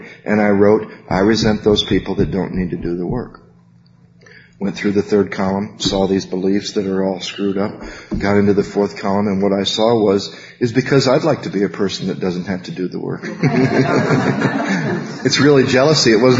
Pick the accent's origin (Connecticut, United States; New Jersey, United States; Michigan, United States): Michigan, United States; Battle Creek; First time my mother heard me speak halfway through amends in Battle Creek, Michigan, in my hometown